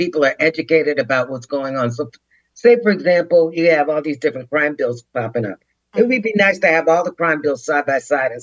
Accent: Ohio, United States; now in Washington, United States; So I came here from the Midwest. I'm originally from Ohio.

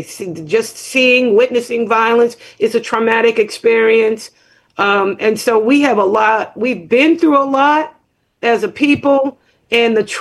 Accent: United States; And, you know, I'm from here. I was born and raised here. I'm an American.

